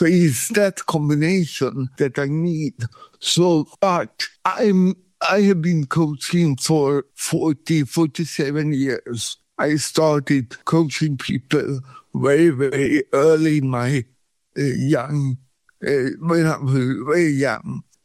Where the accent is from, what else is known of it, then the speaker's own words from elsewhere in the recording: Sweden; English is a second language; now in Thailand; since I grew up in Sweden